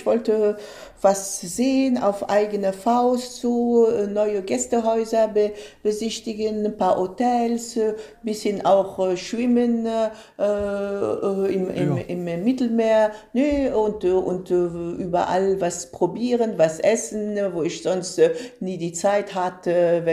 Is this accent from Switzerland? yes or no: no; Tunis, Tunis Governorate, Tunisia; German is a second language; Aber ich bin aufgewachsen in Tunis, in der Hauptstadt.